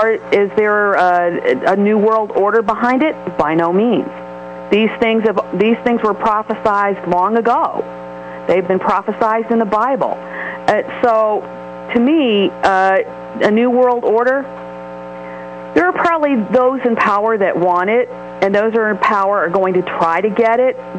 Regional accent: Columbus, Ohio, United States; Yes, I'm still from Columbus.

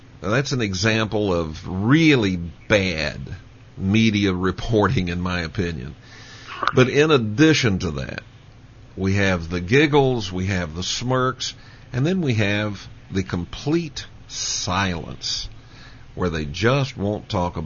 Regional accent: Texas, United States; As a matter of fact, I was raised in Texas.

